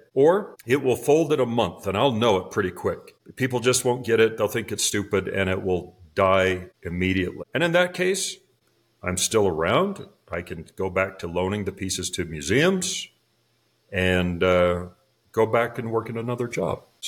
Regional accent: Utah, United States; now in Williams, United States; No. So I'm from Utah. It's the state north of Arizona. And I knew I wanted to come back west in the mountains and deserts with rocks and features.

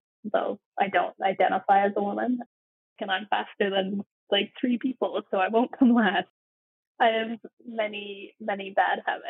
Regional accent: Montana, United States; now in Australia; I grew up in Montana. My parents and I are from there. And then we moved to Australia in 2017.

